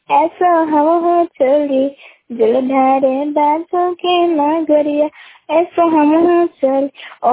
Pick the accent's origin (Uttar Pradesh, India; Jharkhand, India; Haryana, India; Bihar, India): Bihar, India; Lalanpur; मैं लालनपुर की रहने वाली हूँ, जिला नालंदा है।